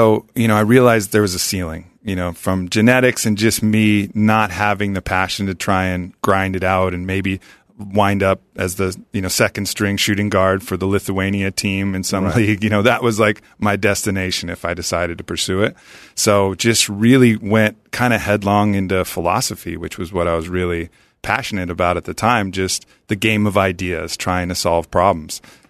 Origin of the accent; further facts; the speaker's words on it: Camarillo, California, United States; I grew up out here, Southern California, out in the valley.